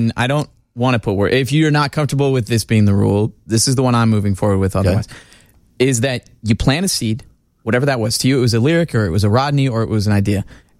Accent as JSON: {"language": "English", "region": "South Dakota", "country": "United States", "tie": "born or raised there", "said": "I'm a kid from South Dakota. I grew up in the Midwest."}